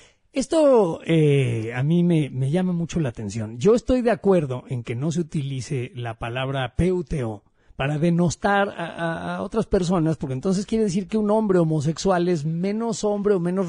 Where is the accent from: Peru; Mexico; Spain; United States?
Mexico; yo soy un ciudadano mexicano y tengo voz.